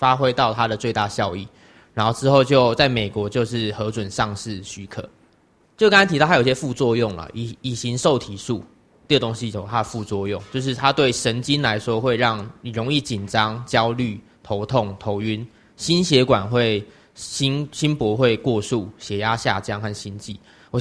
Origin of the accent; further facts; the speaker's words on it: Taiwan; 所以大概我们台湾人一天所吃的肉品量多少